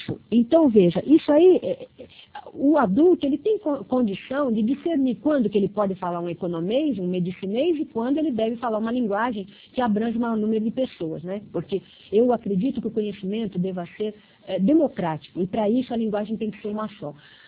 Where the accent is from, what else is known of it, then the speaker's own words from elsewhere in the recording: Brazil; mas eu, como brasileira